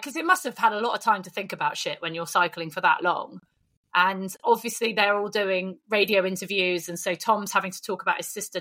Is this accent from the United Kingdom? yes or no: yes; United Kingdom; I'm a British inventor.